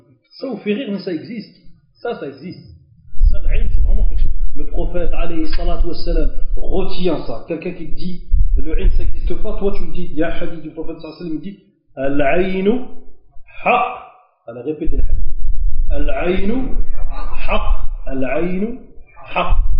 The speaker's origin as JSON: {"language": "French", "country": "Algeria"}